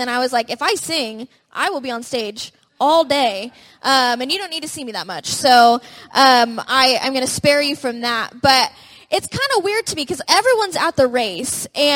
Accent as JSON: {"language": "English", "town": "Indianapolis", "region": "Indiana", "country": "United States", "said": "oh, I'm from Indiana around Indianapolis."}